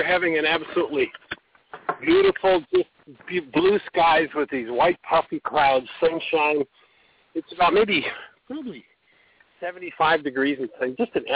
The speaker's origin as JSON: {"language": "English", "country": "Canada", "tie": "born or raised there", "moved": "yes", "said": "I was born and raised in Canada, where we had a significant amount of liberty. I, about 35 years ago, found out there was a place they had no winter, and I moved south"}